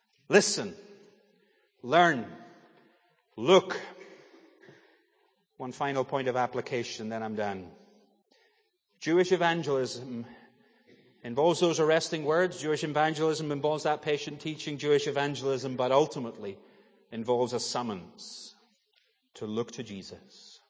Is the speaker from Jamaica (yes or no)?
no; Northern Ireland, United Kingdom; now in United States; I'm from Northern Ireland, we just don't get those things.